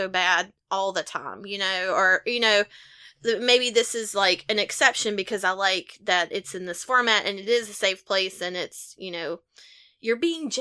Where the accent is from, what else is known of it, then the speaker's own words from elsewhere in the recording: Easley, South Carolina, United States; It reminds me a lot of the town I grew up in South Carolina. So, Easley, shout out.